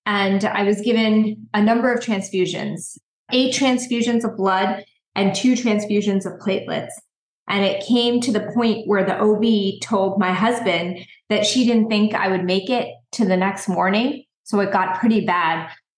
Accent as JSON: {"language": "English", "region": "New Jersey", "country": "United States", "tie": "born or raised there", "said": "So I grew up in New Jersey, Central Jersey, and I went to the University of Pennsylvania for my undergraduate work."}